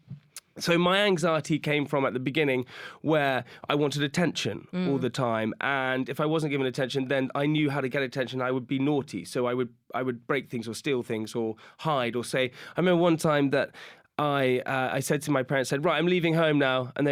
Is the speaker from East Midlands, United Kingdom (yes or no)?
no; South Farm, South West England, United Kingdom; I grew up in the countryside. I grew up just in a place called South Farm, which is near Swindon in the countryside, until I was about 7 years old.